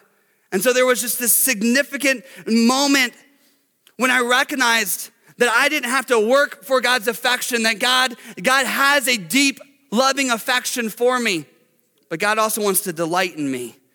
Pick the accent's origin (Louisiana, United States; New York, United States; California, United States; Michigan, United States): Michigan, United States; Detroit; We're from Detroit, our football team's horrible.